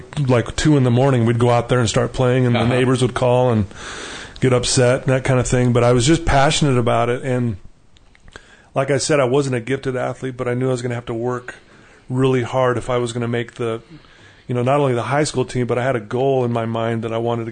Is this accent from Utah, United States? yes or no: yes; Utah, United States; I grew up here in Utah and had a very loving home growing up.